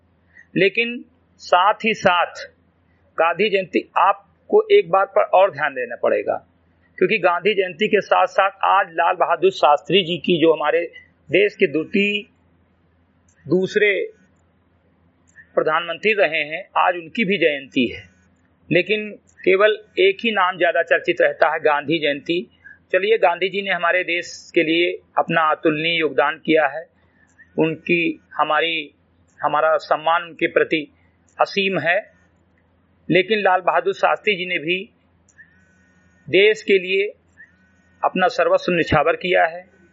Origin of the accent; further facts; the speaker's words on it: Bahraich, Uttar Pradesh, India; ग्राम सभा सिमरीगढ़ ही विकासखंड मैनपुरवा जनपद बहराइच का मूल निवासी हूं तथा एक सामाजिक कार्यकर्ता हूं।